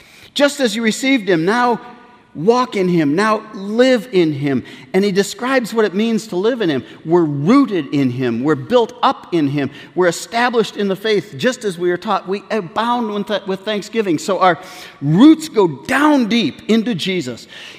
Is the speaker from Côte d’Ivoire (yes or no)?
yes; Côte d’Ivoire; I think of where I grew up in West Africa, in Côte d'Ivoire.